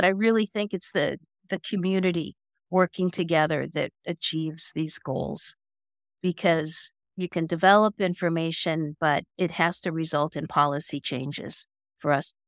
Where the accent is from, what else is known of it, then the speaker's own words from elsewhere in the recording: Midwest, United States; And I grew up in the Midwest, which isn't known for its natural areas.